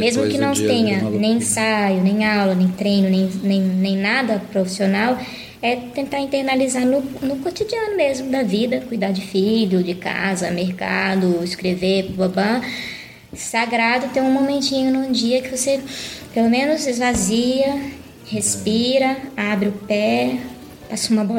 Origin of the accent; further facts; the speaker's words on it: Brasília, Federal District, Brazil; moved away as an adult; also born or lived in Campinas; Eu, de Brasília, aos 20 anos, fui morar em Campinas, fazer minha graduação na Unicamp. Morei 6 anos em Campinas, na verdade, no distrito de Barão Geraldo